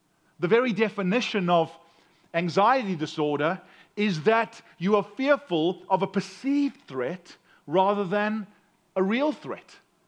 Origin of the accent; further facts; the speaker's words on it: South Africa; I'm American, but I'm from South Africa, and that means I have an accent that makes me sound smarter than I really am.